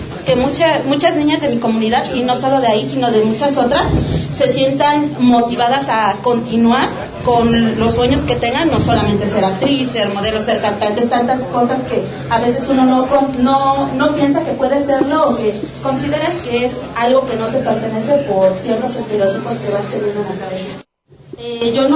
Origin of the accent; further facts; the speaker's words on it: Mexico; Pero mientras, como mexicanos, tenemos 10 nominaciones y aquí estamos.